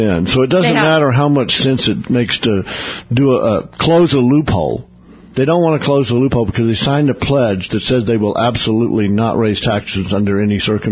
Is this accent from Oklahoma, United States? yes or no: yes; Oklahoma, United States; I'm from Oklahoma, and the oil industry is very big in the state